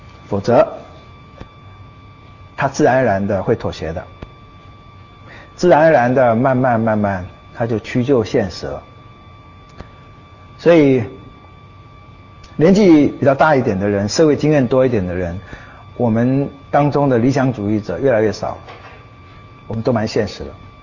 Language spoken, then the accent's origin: Chinese; China; 我们中国人俗话是这样说的，失败是成功之母